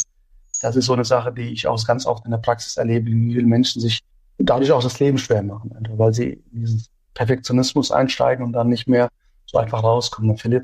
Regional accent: Offenbach am Main, Hesse, Germany; Und ich bin in Offenbach zur Schule gegangen. Ich bin dort aufgewachsen.

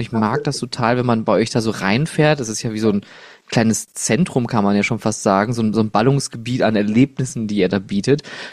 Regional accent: Oberhausen, North Rhine-Westphalia, Germany; in meiner Heimatstadt in Oberhausen

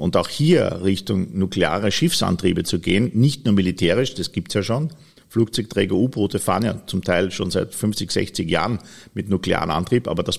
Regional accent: Austria; born there; Ja, es ist wirklich für mich als geborener Österreicher natürlich schwer nachzuvollziehen

